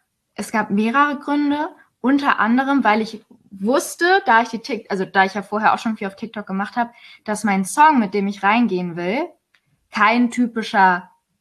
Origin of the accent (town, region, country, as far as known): Oldenburg, Lower Saxony, Germany; born or raised there